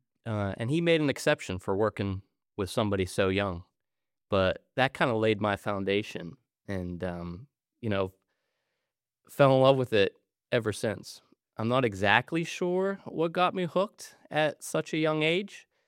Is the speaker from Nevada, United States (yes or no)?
no; Pennsylvania, United States; the origins of a proud Western Pennsylvanian. You grow up in this culture of black and gold.